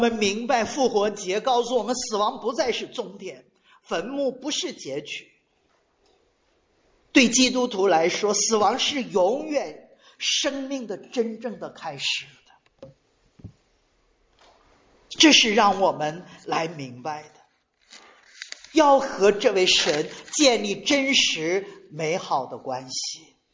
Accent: China; 特别我们中国人一提到信仰的时候，它是一个交换的

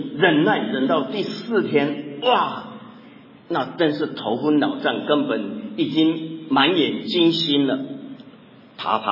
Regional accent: Taiwan; 我们台湾话有一句话哈，我不知道国内有没有这句话

